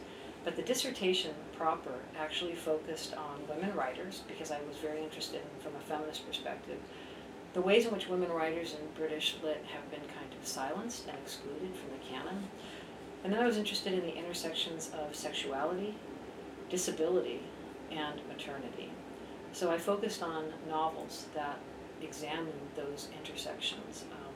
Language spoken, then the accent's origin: English; Castro Valley, California, United States; moved away as an adult; also born or lived in Los Angeles; I grew up though in the East Bay Area